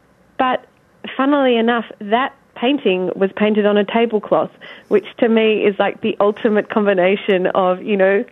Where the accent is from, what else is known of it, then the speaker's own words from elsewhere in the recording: Australia; here I am from Australia, you know, discovering this very domestic day-to-day side of a man who's become an icon.